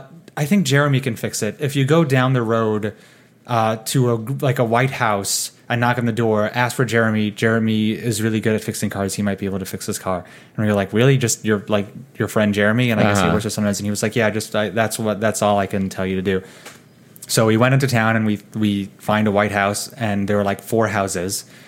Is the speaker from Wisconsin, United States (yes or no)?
no; New York City, New York, United States; And I'm from New York fucking city.